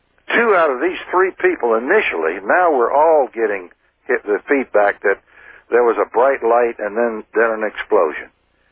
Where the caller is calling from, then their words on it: Galveston, Texas, United States; I'm calling from Galveston Island in the Gulf of Mexico. That's Galveston, Texas.